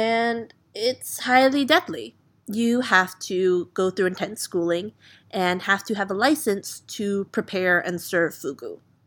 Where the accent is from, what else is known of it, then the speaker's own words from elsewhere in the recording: the South, United States; But then again, we're from the South.